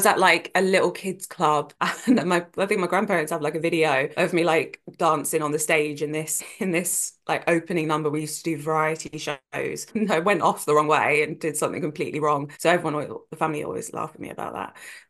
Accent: Nottingham, East Midlands, United Kingdom; I'm from Nottingham, born and raised.

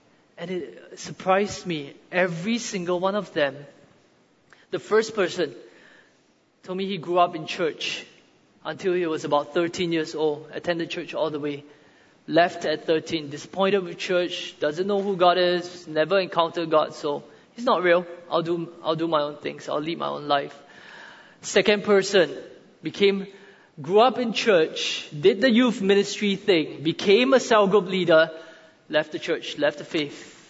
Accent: Singapore; I'm from Singapore.

